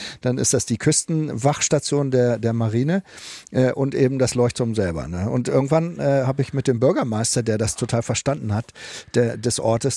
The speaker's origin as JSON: {"language": "German", "region": "Hamburg", "country": "Germany", "tie": "born or raised there", "said": "Und ich war ja Hamburger Jung, ne? Ich war ja aus der Stadt."}